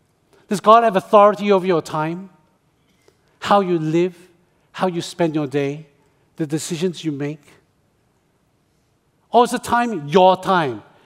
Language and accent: English; Australia; When I was a little tiny Chinese boy growing up in Australia.